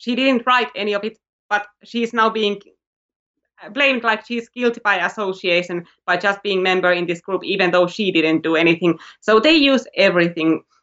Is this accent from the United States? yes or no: no; Finland; When I grew up, I really didn't think about politics, and I really didn't have to, because I lived in the countryside